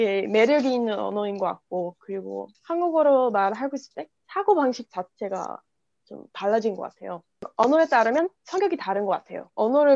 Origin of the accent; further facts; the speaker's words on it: United States; Korean is a second language; 제가 미국 좀 시골에서 자랐기 때문에